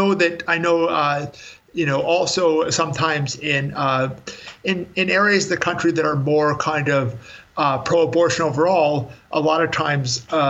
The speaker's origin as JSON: {"language": "English", "country": "Canada", "said": "like Canada's economy, because I'm Canadian originally, is socialist"}